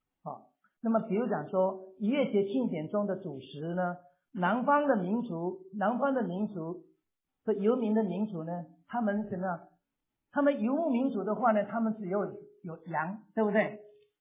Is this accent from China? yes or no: no; Taiwan; 像说我们从台湾来的已经是看不见很多了。